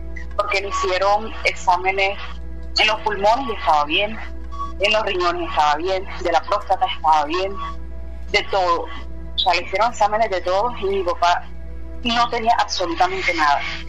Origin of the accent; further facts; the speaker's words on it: Barranquilla, Atlántico, Colombia; nosotros somos de Barranquilla